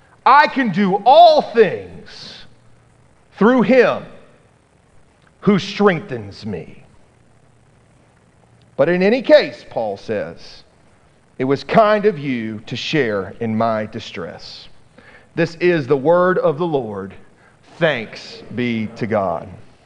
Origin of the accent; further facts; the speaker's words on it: Wake Forest, North Carolina, United States; When I was a kid, growing up in Wake Forest, North Carolina, I remember we had this evening at our youth group at Wake Forest Presbyterian Church